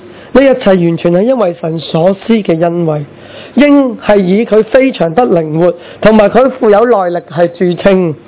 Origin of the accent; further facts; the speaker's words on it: China; 所以我们中国人其实都强调呢，好像要感恩